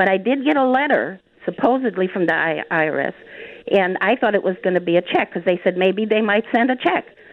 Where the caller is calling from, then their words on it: Chicago, Illinois, United States; And I'm here from Chicago. And anyhow, I'm 78, so I've dealt with a lot of things.